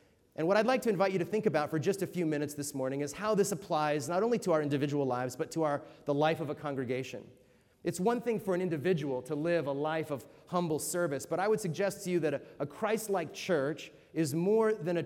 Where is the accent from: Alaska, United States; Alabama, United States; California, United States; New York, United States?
California, United States; Hollywood; I'm from Hollywood, California, and I'm surrounded by amazing musicians all the time.